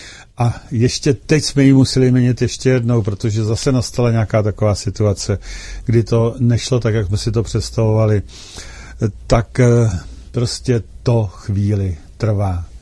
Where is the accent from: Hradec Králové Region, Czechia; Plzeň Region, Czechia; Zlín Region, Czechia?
Plzeň Region, Czechia; Příšov; tam v té mé rodné obci Příšov